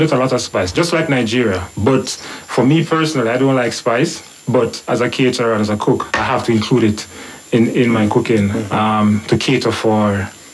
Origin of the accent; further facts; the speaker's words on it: Jamaica; now in Abuja, Nigeria; I'm from Jamaica, and I operate a catering business here in Abuja.